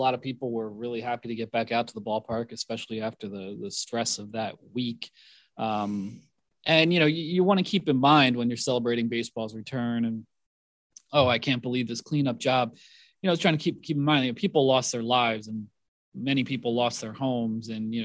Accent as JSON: {"language": "English", "town": "Philadelphia", "region": "Pennsylvania", "country": "United States", "tie": "born or raised there", "said": "And I think me growing up in the Philadelphia area, have family in Central Jersey, it felt very familiar to me."}